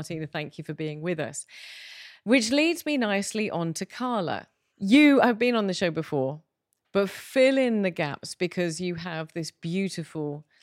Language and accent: English; United Kingdom; So as a British person, and I'm going to speak for myself and my country who has no style